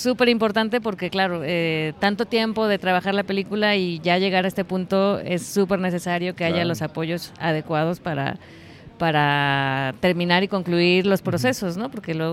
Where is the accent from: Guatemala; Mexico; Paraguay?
Mexico; Chiapas; en Chiapas, donde yo soy, que en realidad ahí es mi tierra natal.